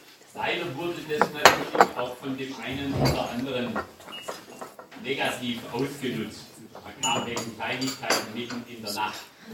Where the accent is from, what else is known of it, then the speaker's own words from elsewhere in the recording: Basel, Basel-Stadt, Switzerland; Ich bin auch ein Basler, habe aber festgestellt, als ich in Basel auf die Welt kam, das war gerade die Zeit, wo die Ann in England war.